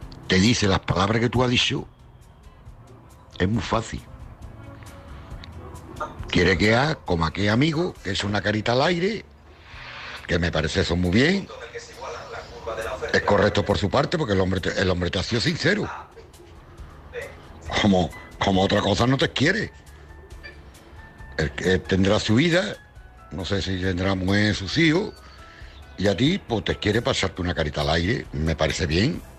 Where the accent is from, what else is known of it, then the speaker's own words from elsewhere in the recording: Cádiz, Andalusia, Spain; de Cádiz.